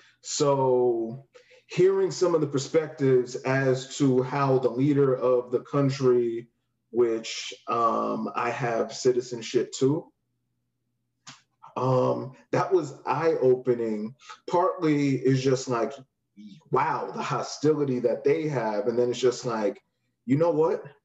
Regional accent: United States; I'm just off of how I dress, how I talk, you know, I'm an American.

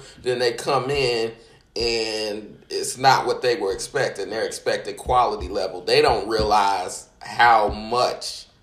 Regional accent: Indiana, United States; I'm from Indiana, so we gotta know

